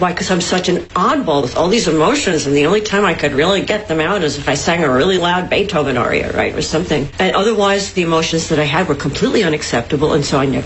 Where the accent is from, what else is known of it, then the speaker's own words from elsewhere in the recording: New York City, New York, United States; I'm from New York City. I'm used to concrete